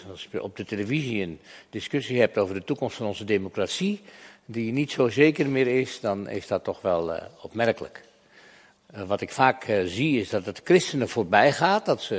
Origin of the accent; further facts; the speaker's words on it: Flevoland, Netherlands; Ik kom uit Flevoland. Dat is ook goed land.